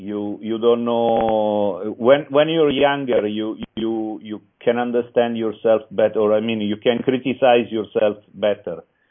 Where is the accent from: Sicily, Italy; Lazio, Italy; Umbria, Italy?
Umbria, Italy; Assisi; English is a second language; I'm from Central Italy. So I was born in Assisi, the city of St. Francis.